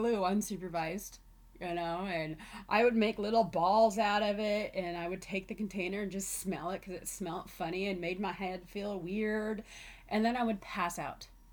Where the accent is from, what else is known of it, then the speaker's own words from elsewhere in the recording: Sitka, Alaska, United States; also born or lived in Wrangell; now in Anchorage, United States; I grew up in Southeast Alaska, between Sitka and Wrangell. I spent my summers in Wrangell and my school years in Sitka. I moved up into Anchorage in 1999